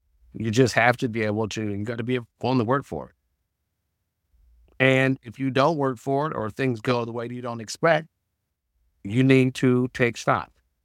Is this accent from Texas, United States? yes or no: no; Philadelphia, Pennsylvania, United States; because I grew up in North Philly and I grew up in poverty, this is the only option.